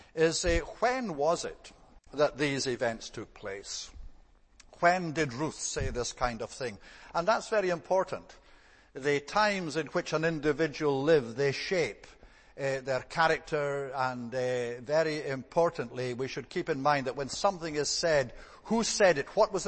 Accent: Scotland, United Kingdom; born there; I'm a Scot by birth. That is just where I happen to be born. So that's my nationality.

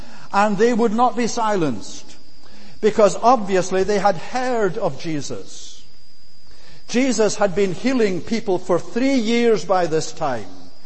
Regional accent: Scotland, United Kingdom; In the village where I grew up in the Highlands of Scotland, the man who lived next door to us couldn't read.

